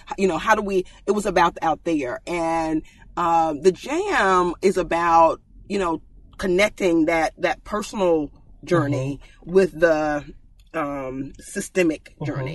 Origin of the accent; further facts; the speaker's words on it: Selma, Alabama, United States; I grew up here in Selma and my parents were civil rights attorneys.